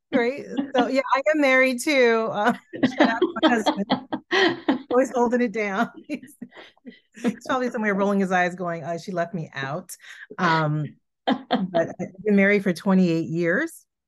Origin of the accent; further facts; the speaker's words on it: New York City, New York, United States; now in Connecticut, United States; I grew up in New York City. I'm a Harlem girl, and that is very much a part of who I am and continue to be.